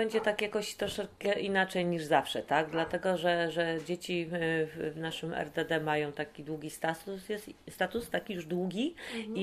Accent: Silesian Voivodeship, Poland; ja jestem ze Śląska, więc one są takie śląskie

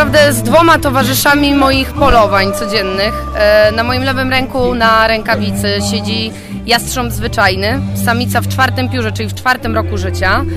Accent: Podkowa Leśna, Masovian Voivodeship, Poland; Jestem z Podkowy Leśnej, podwarszawskiego miasta założonego przez myśliwego.

